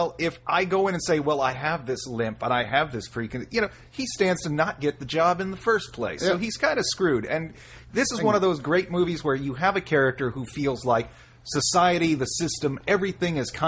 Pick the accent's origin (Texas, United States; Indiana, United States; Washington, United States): Texas, United States; I'm from Texas, and we're recording this in Austin, Texas